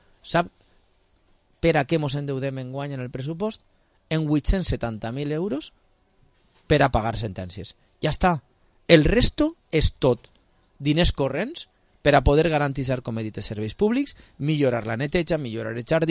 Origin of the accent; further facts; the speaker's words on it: Valencian Community, Spain; el districte del meu barri, del barri de l'Hospital, el que va tindre un canvi com de la nit al dia de algo que jo me cria des de xicotet